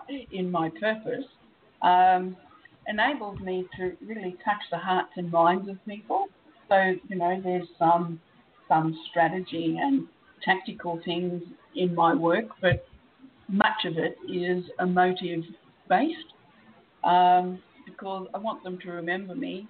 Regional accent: Australia; also born or lived in New Zealand; I am Australian, but I lived in New Zealand for 17 years.

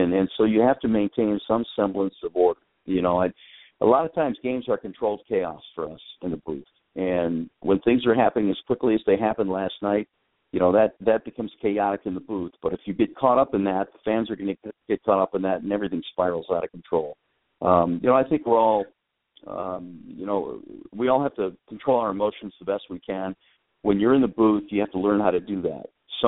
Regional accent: Detroit, Michigan, United States; I mean, I'm a Tigers fan. I grew up in Detroit.

